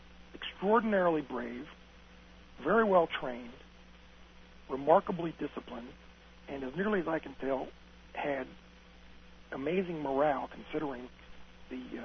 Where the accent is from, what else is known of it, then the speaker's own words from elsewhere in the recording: United States; Marines are pretty cocky, and, you know, we're American, we got the best equipment and everything.